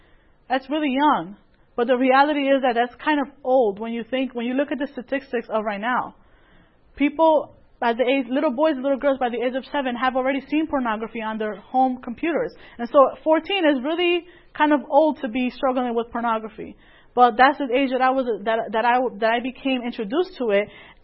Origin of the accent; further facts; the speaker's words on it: Bridgeport, Connecticut, United States; And I come from Connecticut, and the city that I live in, or that I lived in, is Bridgeport. And Bridgeport is known to be one of the most dangerous cities in the United States.